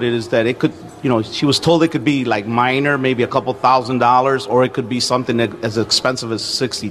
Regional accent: Alsip, Illinois, United States; I'm from right here in Alsip.

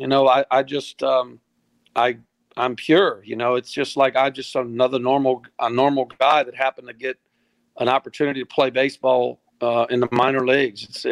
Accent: Louisiana, United States; I was from the River Parishes in Louisiana, and we had some super stud athletic baseball players in my area.

